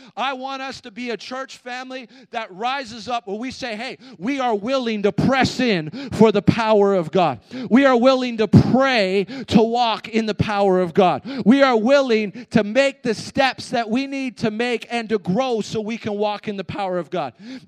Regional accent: Canada; maybe as Canadian Christians, maybe just because we've gotten used to it

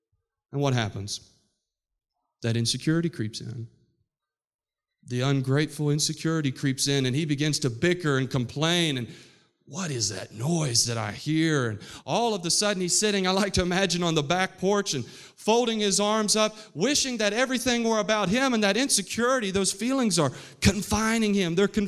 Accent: West Virginia, United States; Now, where I come from, you know I'm from West Virginia. My accent creeps out in my preaching when I get a little bit excited.

